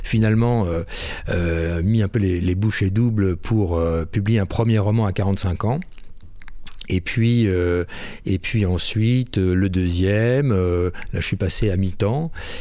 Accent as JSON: {"language": "French", "town": "Paris", "region": "Île-de-France", "country": "France", "tie": "born or raised there", "lives_now": "Bayonne, France", "said": "Voilà, je suis né à Paris au siècle dernier, je suis au Pays Basque depuis 20 ans."}